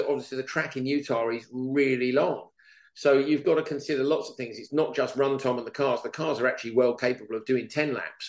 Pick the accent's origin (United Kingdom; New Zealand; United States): United Kingdom; I know the Americans love being American and I love being British.